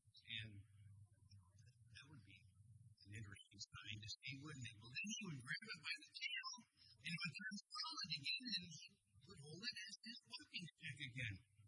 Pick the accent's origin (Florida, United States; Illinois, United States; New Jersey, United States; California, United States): California, United States; Los Angeles; Now, as a small boy growing up in Southern California, we actually lived right in the northeast corner of the city of Los Angeles.